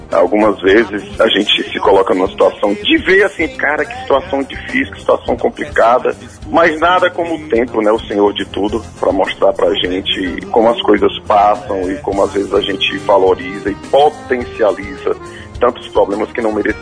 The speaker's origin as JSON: {"language": "Portuguese", "town": "Fortaleza", "region": "Ceará", "country": "Brazil", "said": "E também no dia 18 aqui em Fortaleza, na minha terra."}